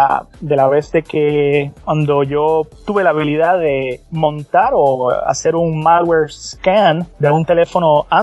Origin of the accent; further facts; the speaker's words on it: San Juan, Puerto Rico; now in West Palm Beach, United States; soy nacido y criado en San Juan, Puerto Rico. Ahora soy un detective en la policía local en West Palm Beach, en el estado de Florida.